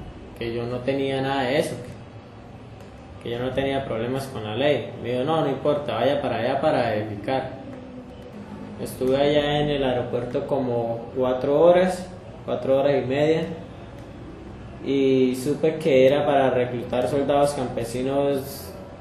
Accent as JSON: {"language": "Spanish", "town": "Saravena", "region": "Arauca", "country": "Colombia", "said": "soy del municipio de Saravena, jurisdicción de Arauca."}